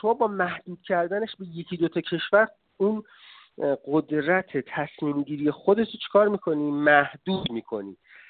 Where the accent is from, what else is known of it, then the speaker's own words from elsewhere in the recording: Iran; شاید من و شما به عنوان یک ایرانی زیاد علاقه به خوردن انبه نداشته باشیم